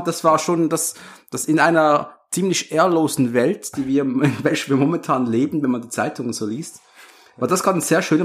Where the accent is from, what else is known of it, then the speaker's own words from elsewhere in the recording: Switzerland; bei uns in der Schweiz, da gab's als ich noch ein Kind war